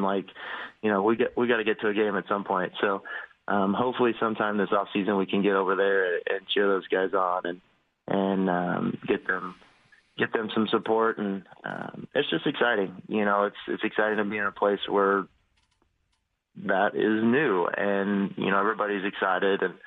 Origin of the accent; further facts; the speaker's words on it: Oklahoma, United States; So growing up in Oklahoma, I've literally never been to a hockey game.